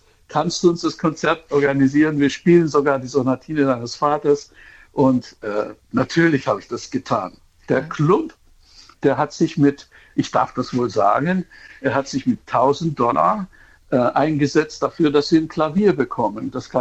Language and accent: German; Munich, Bavaria, Germany; Ich bin aus München